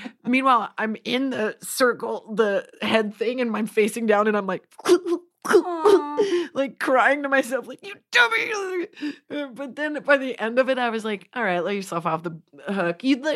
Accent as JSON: {"language": "English", "region": "Nebraska", "country": "United States", "said": "Also, I'm from Nebraska. It's the plains, baby. I am meant to be on the ground."}